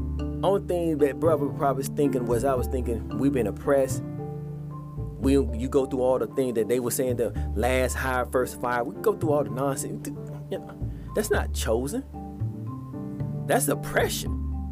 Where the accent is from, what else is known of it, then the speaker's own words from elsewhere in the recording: Atlanta, Georgia, United States; So because I'm from Atlanta.